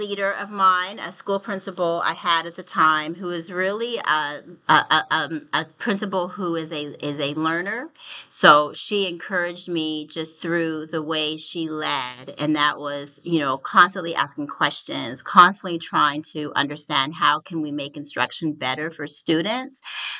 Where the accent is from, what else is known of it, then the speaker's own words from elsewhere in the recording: Canada; I grew up in Canada. My parents are immigrants. So they came from India.